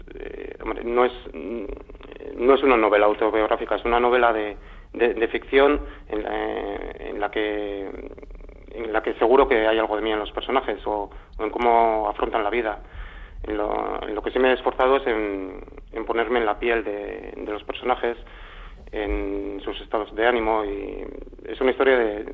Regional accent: San Sebastián, Basque Country, Spain; yo soy donostiarra, en Donosti tenemos la suerte de tener

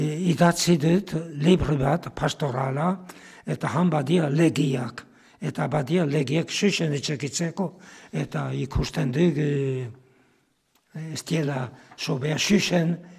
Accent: Sainte-Engrâce, Nouvelle-Aquitaine, France; Bai, Santa Rasi lehena. Bai, ene herria.

